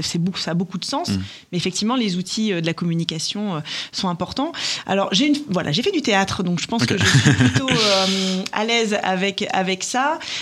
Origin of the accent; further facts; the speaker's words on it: Hauts-de-France, France; now in Lille, France; je suis née en Picardie, en pleine campagne. J'avais des parents et des grands-parents très reliés à la nature, à la terre, au potager, etc. Et donc ça, c'était des racines fortes. Et moi, je suis arrivée à Lille.